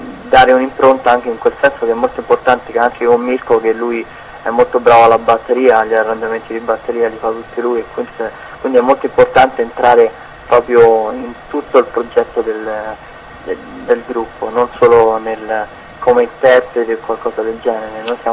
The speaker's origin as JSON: {"language": "Italian", "town": "Latina", "region": "Lazio", "country": "Italy", "said": "per noi siamo di Latina"}